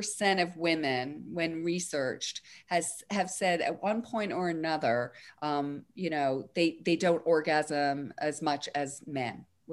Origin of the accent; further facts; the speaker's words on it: Canada; Canadians are known to be pretty polite. So, I'm Canadian myself, so I can attest to it.